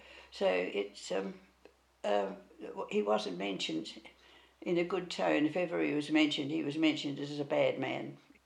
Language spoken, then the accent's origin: English; Broken Hill, New South Wales, Australia; born there; I was born in Broken Hill.